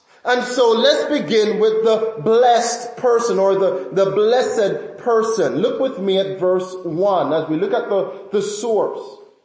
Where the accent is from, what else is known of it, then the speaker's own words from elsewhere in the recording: Jamaica; now in Syracuse, United States; For example, living in Jamaica, growing up in Jamaica, we have a particular culture.